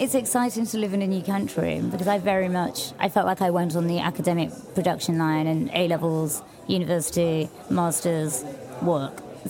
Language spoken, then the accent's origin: English; London, United Kingdom; growing up in London